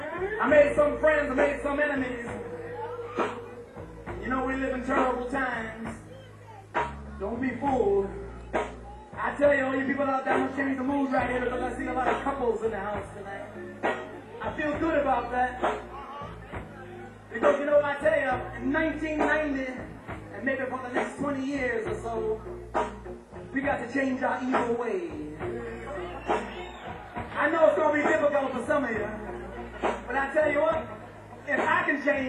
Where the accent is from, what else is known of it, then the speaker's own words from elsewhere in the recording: Bronx, New York, United States; A good friend of mine from my hometown, too. Bronx, New York.